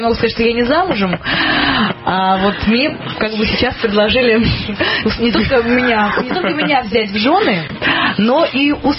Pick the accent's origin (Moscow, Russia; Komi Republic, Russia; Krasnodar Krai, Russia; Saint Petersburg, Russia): Saint Petersburg, Russia; Мы же из Санкт-Петербурга